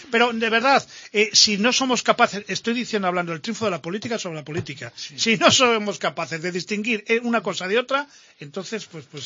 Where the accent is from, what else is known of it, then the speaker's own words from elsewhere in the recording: Catalonia, Spain; Yo soy catalán y digo, joder, ¿y por qué los vascos tienen un privilegio y yo no?